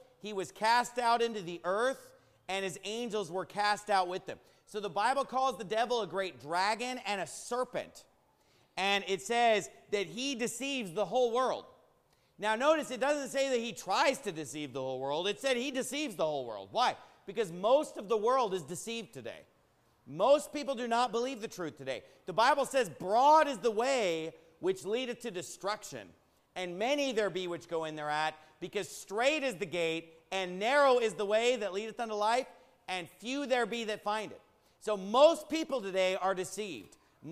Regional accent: Arizona, United States; I'm from Arizona in the United States of America.

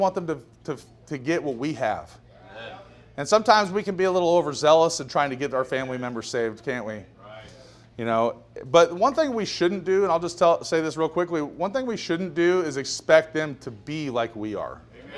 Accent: Portland, Oregon, United States; So I'm from Portland, and so Portland turns out a lot of liberals.

